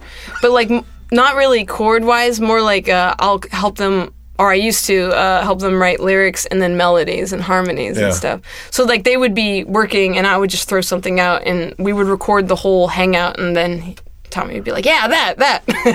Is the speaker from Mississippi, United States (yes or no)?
no; El Segundo, California, United States; also born or lived in Inglewood; Yeah. I'm from El Segundo area.